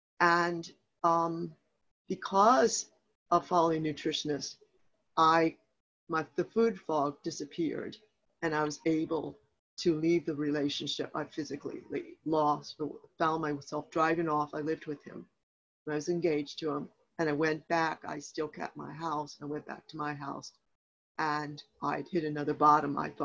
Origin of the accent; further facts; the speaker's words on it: Richmond, Virginia, United States; not enough people in my area, I'm in from Richmond, Virginia, wanted to work HAO.